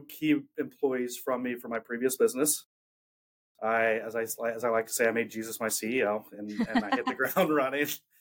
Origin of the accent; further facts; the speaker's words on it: Louisiana, United States; born there; now in Pittsburgh, United States; So I was born in Louisiana. I have four brothers who I'm very close with. I traveled a lot growing up, so I was constantly forced to kind of adapt to new cities and meet new friends.